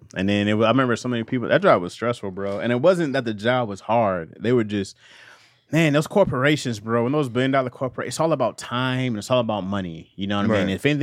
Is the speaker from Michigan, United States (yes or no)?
yes; Michigan, United States; I was like, "Oh, well, you know, I'm from Michigan."